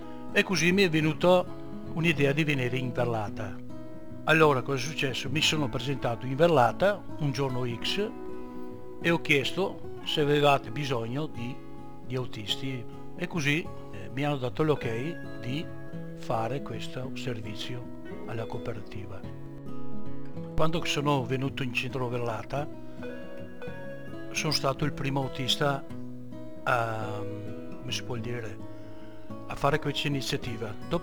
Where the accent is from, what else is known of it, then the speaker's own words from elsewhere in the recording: Villaverla, Veneto, Italy; born there; sono nato a Villavella il 4/4 del 1960, abitante a Villavella.